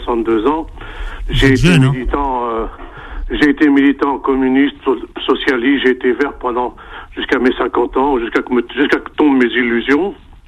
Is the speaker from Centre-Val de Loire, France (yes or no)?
no; Bobigny, Île-de-France, France; also born or lived in La Courneuve / Drancy; Moi, j'ai grandi dans des villes communistes. J'ai grandi à Bobigny, à La Courneuve et à Drancy.